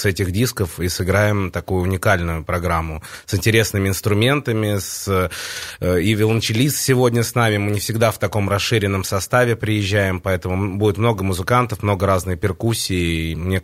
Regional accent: Saint Petersburg, Russia; born there; в результате я родился в Петербурге, но корни у меня как раз белорусские

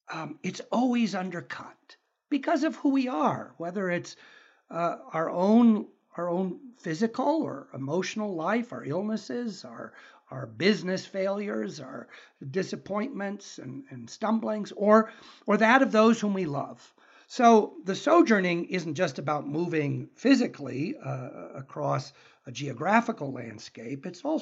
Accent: Berkeley, California, United States; I grew up in Berkeley in the 60s and early 70s.

